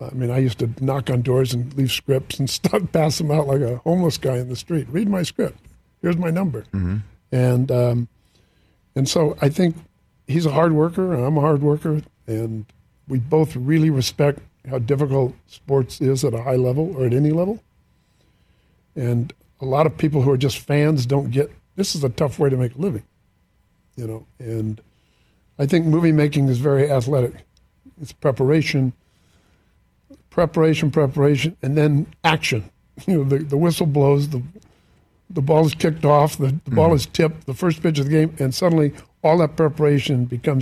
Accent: Santa Barbara, California, United States; he's from Ventura, I'm from Santa Barbara, but we didn't have a silver spoon in our mouth

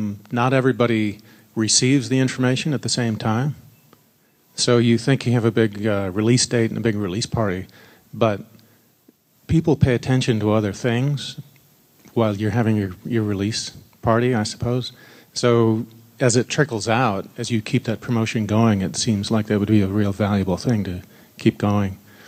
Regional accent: California, United States; from California.

